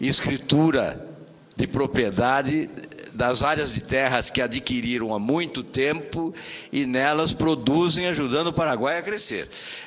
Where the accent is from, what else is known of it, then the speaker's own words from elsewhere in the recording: Paraná, Brazil; Eu que sou vizinho, sou do Paraná